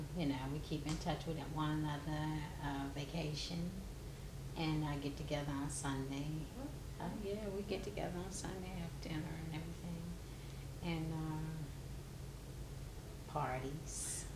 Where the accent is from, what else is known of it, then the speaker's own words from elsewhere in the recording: Atlanta, Georgia, United States; born there; I was born right here in Atlanta, Georgia, Fordham County.